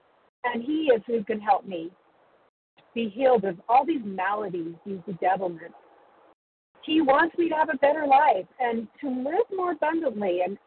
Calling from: Utah, United States; Yeah, sorry … from Utah.

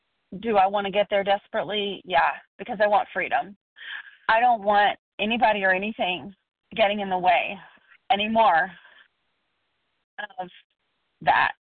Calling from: Georgia, United States

